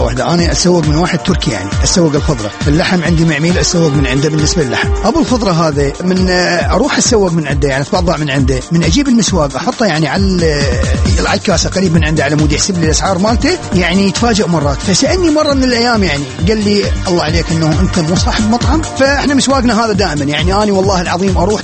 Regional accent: Iraq; هناك عندنا بالعراق

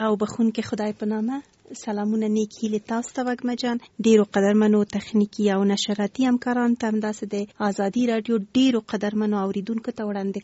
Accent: Kabul, Afghanistan; born there; زه د افغانستان یم، ماته هیڅ فرق نه لري، خو په هر صورت باندې بیا هم یو ولایت پورې اړه نیسو. زه د اصلا پلار مې د خوست ده، مور مې د پکتیا ده، او زه په خپله کابل کې زیږیدلی یم

